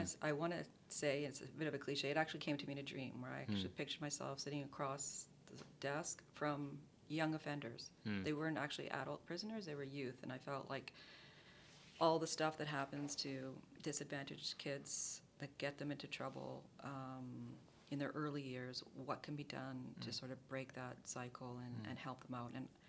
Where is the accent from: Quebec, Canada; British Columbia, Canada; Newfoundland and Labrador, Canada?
Quebec, Canada; Montreal; I was born in Montreal, but actually in the suburbs. Comme on dit à Montréal, dans le West Island.